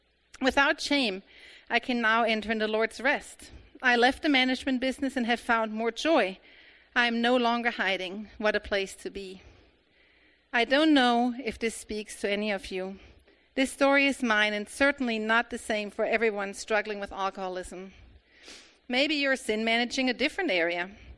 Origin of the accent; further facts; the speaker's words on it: Germany; But while I was raised in Germany, where going out for a beer or two with your church buddies was considered normal by most